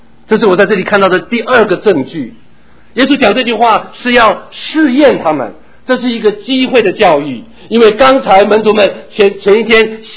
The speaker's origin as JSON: {"language": "Chinese", "town": "Taitung", "region": "Taitung County", "country": "Taiwan", "tie": "born or raised there", "said": "我小时候在台东长大，我家的后院是一片，我小孩子对小孩子来讲几乎看不尽的甘蔗园，因为台东有一个糖厂"}